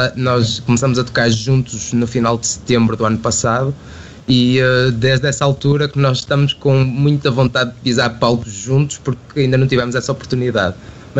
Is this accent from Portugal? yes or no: yes; Trofa, Porto, Portugal; also born or lived in Bragança; eu estava a viver em Bragança, eu estudei lá música e acabei por ficar lá a viver. Eu não sou de lá, sou natural da Trofa, mas fui para lá estudar no ensino superior e acabei por ficar lá alguns anos depois dos estudos